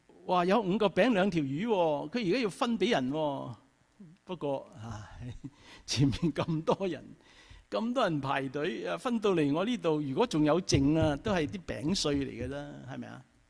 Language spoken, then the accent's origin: Cantonese; Guangdong, China; 我哋广东人咧，我哋广东人问候人咧就系、是、你食咗饭未啊嘛，系咪啊？